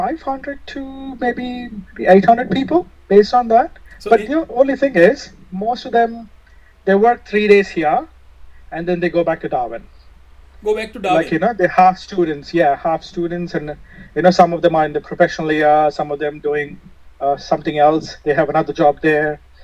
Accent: India; Just because they're Indian and I'm Indian, we are like friends.

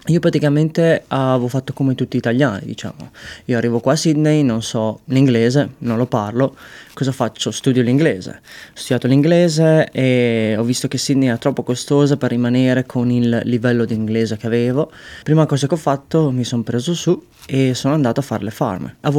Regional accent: Reggio Emilia, Emilia-Romagna, Italy; moved away as an adult; now in Australia; Io arrivo dalla zona di Reggio Emilia, attualmente ho 32 anni.

